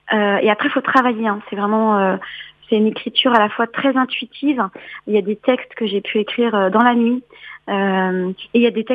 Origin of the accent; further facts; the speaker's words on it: Challans, Pays de la Loire, France; parce que je suis vendéenne, je suis de Chaland, donc voilà, l'île Dieu pour moi c'est très important